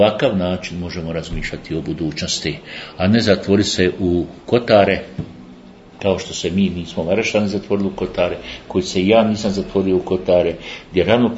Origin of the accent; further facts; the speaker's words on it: Bosnia & Herzegovina; Ja sam uistinu Bosanac, pa možemo reći po majci, naravno Hercegovac